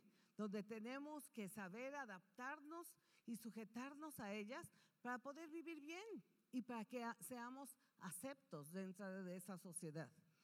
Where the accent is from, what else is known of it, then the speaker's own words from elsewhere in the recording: Mexico; donde le hemos dado la espalda a Dios como pueblo mexicano